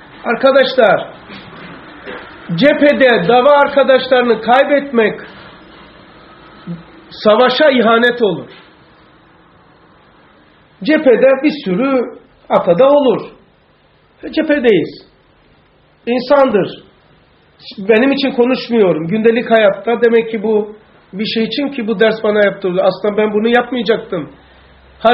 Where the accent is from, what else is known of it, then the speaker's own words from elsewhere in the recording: Black Sea Region, Turkey; Yani bizim Karadeniz'de şöyle bir laf var.